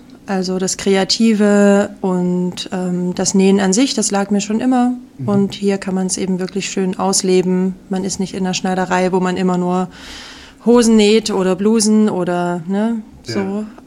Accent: Radebeul, Saxony, Germany; now in Memmingen, Germany; Ich komme ursprünglich aus Radebeul bei Dresden.

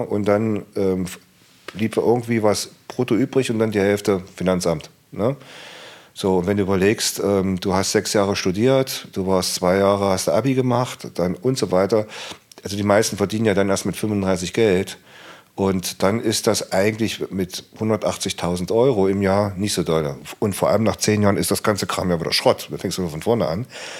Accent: Saxony-Anhalt, Germany; ich komme ja aus dem Harz, aus dem Land, und ich bin öfters oben im Nordharz, also Beinstedt, Suderode oder Gernrode oder Quedlinburg

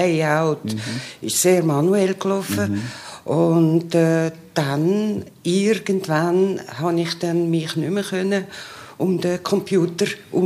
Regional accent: Aargau, Switzerland; Ich bin in Aargau aufgewachsen und bin dann auf Zürich gekommen

